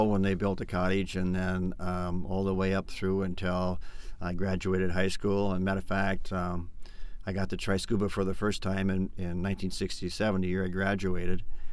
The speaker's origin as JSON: {"language": "English", "town": "Ada", "region": "Minnesota", "country": "United States", "tie": "born or raised there", "lives_now": "Detroit Lakes, United States", "said": "I live in Detroit Lakes, Minnesota. I was born and raised in Ada, Minnesota."}